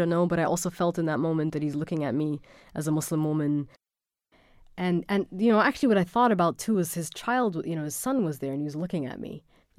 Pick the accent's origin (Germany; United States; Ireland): Germany; I was born in Germany. My father was studying in Germany, and I grew up for part of my life in Germany. So I actually never lived in Sudan.